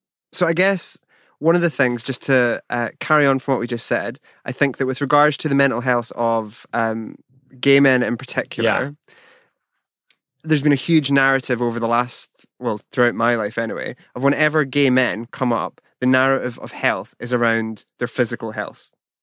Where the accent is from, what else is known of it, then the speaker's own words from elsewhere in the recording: Glasgow, Scotland, United Kingdom; I'm from Glasgow